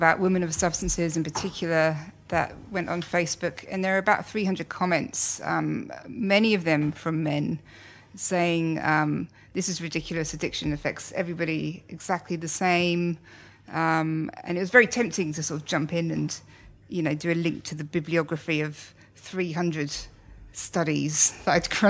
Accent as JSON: {"language": "English", "town": "Slough", "region": "South East England", "country": "United Kingdom", "tie": "born or raised there", "lives_now": "Australia", "said": "I'm a journalist. I grew up in Slough and now I live in Australia."}